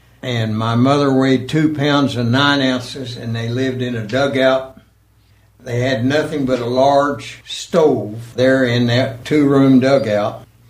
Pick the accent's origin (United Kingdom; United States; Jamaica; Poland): United States; Norman, Oklahoma; born there; now in Bartlesville, United States; I was born in Norman, Oklahoma.